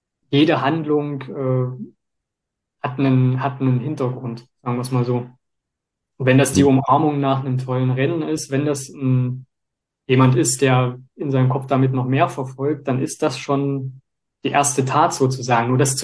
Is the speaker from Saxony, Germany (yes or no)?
yes; Leipzig, Saxony, Germany; Ich bin ja aus Leipzig